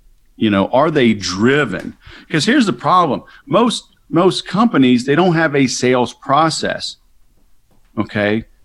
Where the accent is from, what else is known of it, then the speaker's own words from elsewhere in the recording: the South, United States; I grew up in the South. I have seven kids.